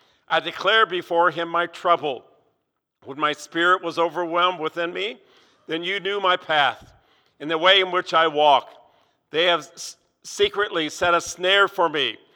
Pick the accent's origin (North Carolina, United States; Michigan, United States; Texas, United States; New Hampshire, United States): Michigan, United States; Southgate; I grew up in Southgate, Michigan, downriver Detroit area.